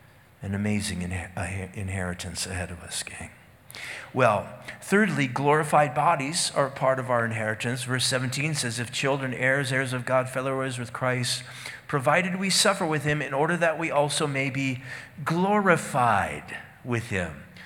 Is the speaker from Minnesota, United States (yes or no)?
yes; Minnesota, United States; I mean, I'm originally from Minnesota, and this is crazy cold.